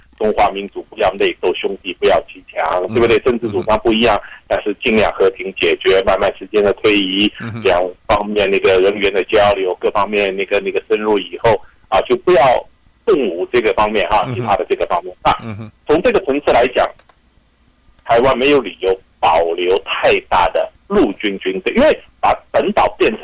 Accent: China; 就我们都是大陆出来的

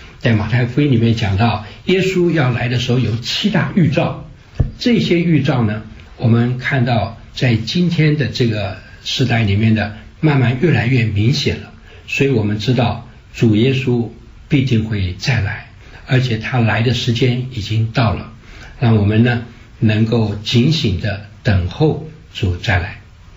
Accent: China; 我们中国人讲，善有善报，恶有恶报，若是未报，时候未到。

